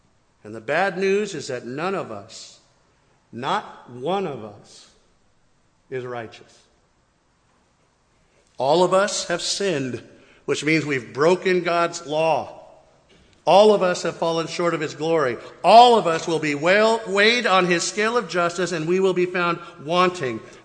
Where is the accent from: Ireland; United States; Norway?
United States; growing up in America, I will tell you, even me in my youth